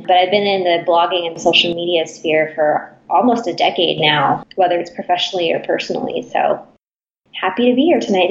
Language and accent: English; Seattle, Washington, United States; I was born and raised here in Seattle, and I'm very grateful to still be living in the city.